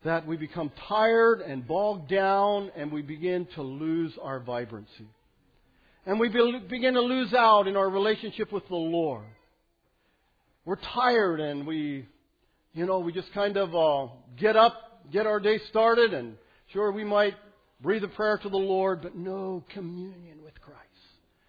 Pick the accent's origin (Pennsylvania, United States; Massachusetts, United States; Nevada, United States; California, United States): Pennsylvania, United States; Ronks; I had on my name tied Ronks, and they didn't really know where Ronks was. But when I told them that I'm from Lancaster County